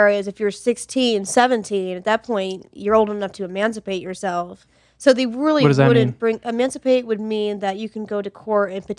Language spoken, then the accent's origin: English; Meriden, Connecticut, United States; also born or lived in New Haven; I was born in New Haven, Connecticut.